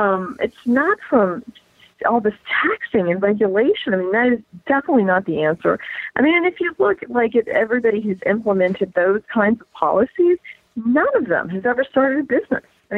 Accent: Indiana, United States; I mean, I grew up in Indiana, and my kids are growing up in New York.

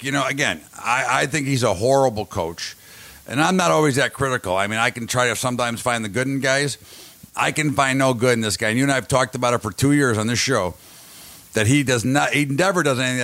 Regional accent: Missouri, United States; But, you know, I'm from Missouri. You got to show me.

